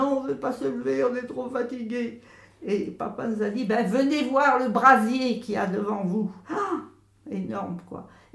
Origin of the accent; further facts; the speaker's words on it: Pont-Croix, Brittany, France; born there; Je suis née à Pont-Croix, un jour de grande foire, en 1925.